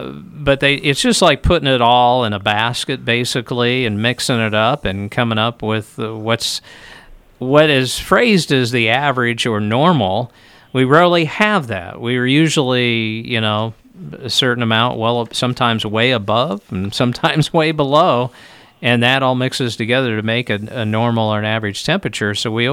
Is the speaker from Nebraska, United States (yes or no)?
yes; Lincoln, Nebraska, United States; of course, I grew up in Lincoln, but I've been in western Nebraska since the early 90s